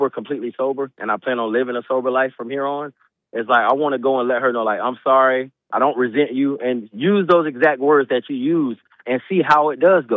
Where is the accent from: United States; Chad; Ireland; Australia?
United States; Sanford; I'm 34, so I was raised different. I had one of them old school grandmas. I'm from Sanford.